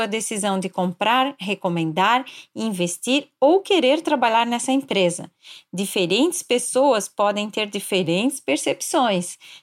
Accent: Blumenau, Santa Catarina, Brazil; born there; nasci em Blumenau e atualmente moro aqui na cidade.

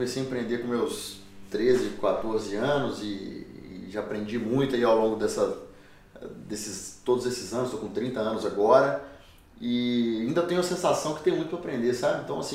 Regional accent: Governador Valadares, Minas Gerais, Brazil; eu fico feliz em saber que minha região, minha cidade natal aí está começando a criar alguns talentos.

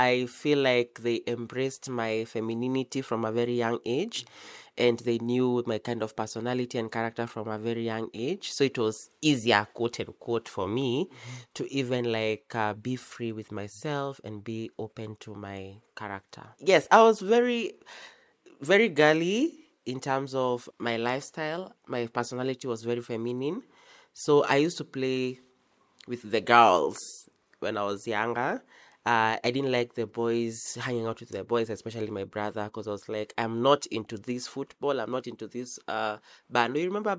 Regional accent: Naivasha, Nakuru County, Kenya; now in Nairobi, Kenya; I was born and raised in Naivasha at a small estate called Lakeview Estate. I've grown up there for the entire time of my life, for the better part of my life. Yeah, and I moved back to Nairobi

